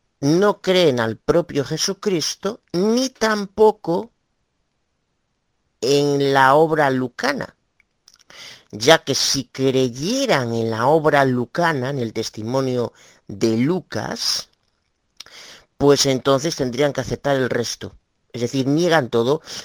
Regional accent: Galicia, Spain; Soy abogada de Galicia

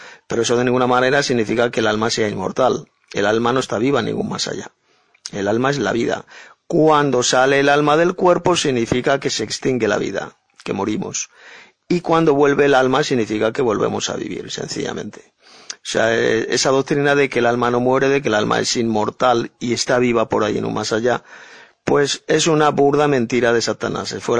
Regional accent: Madrid, Community of Madrid, Spain; de Madrid, España.

